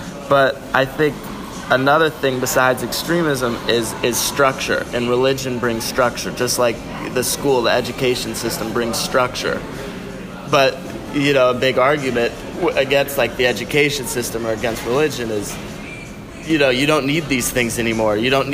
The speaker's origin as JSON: {"language": "English", "country": "Ireland", "said": "Yeah, and I try to stay balanced, but I'm Irish."}